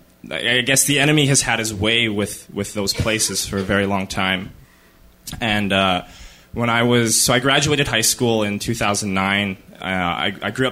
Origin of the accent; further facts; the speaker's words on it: Edmonton, Alberta, Canada; I'm from Edmonton, Alberta, Canada. I'm a Plains Cree from up there.